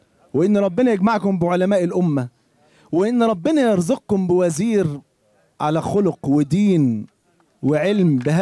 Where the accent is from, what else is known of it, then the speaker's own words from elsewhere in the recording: Egypt; قلت زمان للشباب، عندنا في مصر